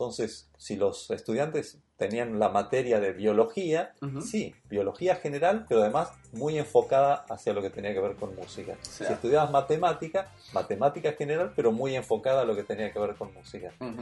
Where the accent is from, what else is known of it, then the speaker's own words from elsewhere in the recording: Buenos Aires, Argentina; Yo nací en Buenos Aires y viví la mayor parte de mi vida en Argentina